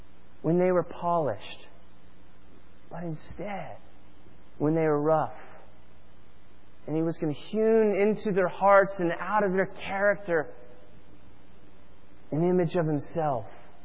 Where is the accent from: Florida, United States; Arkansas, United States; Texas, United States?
Florida, United States; For many of you, you know I'm from Florida.